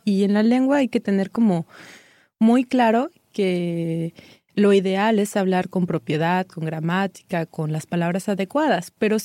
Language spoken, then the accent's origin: Spanish; Mexico; fui asimilando poco a poco el idioma, me fui quitando ese miedo de decir, lo voy a pronunciar mal, pues la gente se da cuenta que soy mexicana